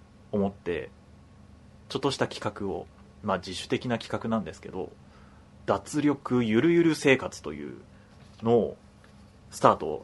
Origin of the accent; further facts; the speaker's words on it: Shiga, Japan; まあ、僕としてはどちらかというと関西滋賀出身なので